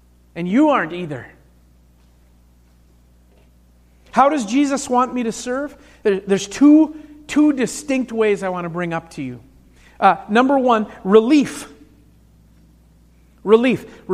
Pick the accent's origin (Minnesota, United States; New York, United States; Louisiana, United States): Minnesota, United States; Minneapolis; now in Montgomery, United States; I came from Minneapolis, where there's very little homelessness visible on the street corners, to Montgomery, where every third street corner has somebody with a cardboard sign.